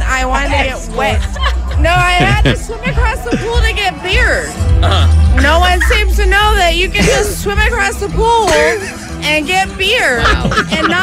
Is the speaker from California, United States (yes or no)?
yes; Los Angeles, California, United States; I'm from Silver Lake.